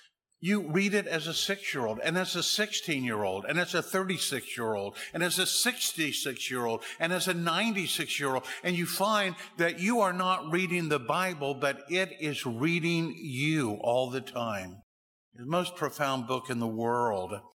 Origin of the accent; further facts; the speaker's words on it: Wichita, Kansas, United States; When I was a little kid, I grew up in Wichita, Kansas.